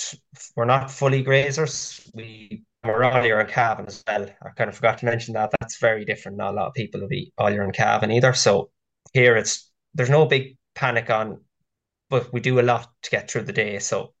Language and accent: English; Trim, Leinster, Ireland; So, well, I'm from Trim, County Meath, so South County Meath. Grew up on the farm here with my father, mother and two brothers.